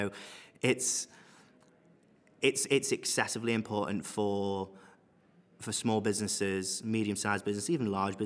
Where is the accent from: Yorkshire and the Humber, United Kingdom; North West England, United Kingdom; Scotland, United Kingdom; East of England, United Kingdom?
North West England, United Kingdom; Liverpool; being born and bred in Liverpool is I know the city well enough